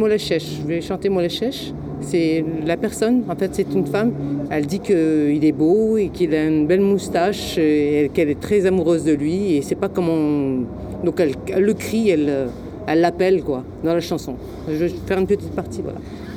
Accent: Nanterre, Île-de-France, France; je suis de Nanterre.

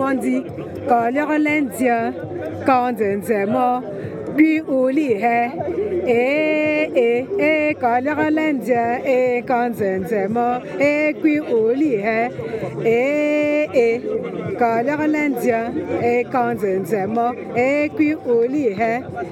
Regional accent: Cameroon; Donc, je chante, je suis camerounaise.

